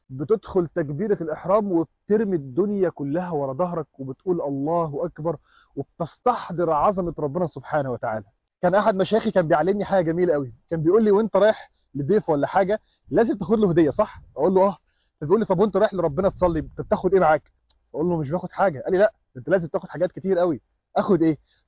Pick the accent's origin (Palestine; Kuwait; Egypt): Egypt; Alexandria, Alexandria Governorate; في الوقت ده أنا يومها بالليل رحت المسجد عندنا في اسكندرية